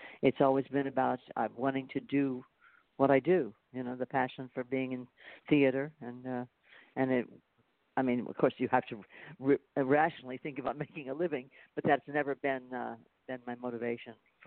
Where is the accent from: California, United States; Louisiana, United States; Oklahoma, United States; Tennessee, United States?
Oklahoma, United States; also born or lived in Kansas; I was born in Kansas and then moved around a bit with my family and ended up in Oklahoma for a number of years.